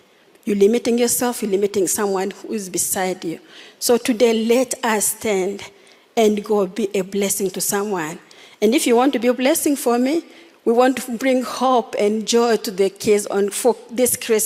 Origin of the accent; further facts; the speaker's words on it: DR Congo; English is a second language; moved away as an adult; So I come from where, I come from Congo. I came here as a refugee, and then my husband and I, we came to C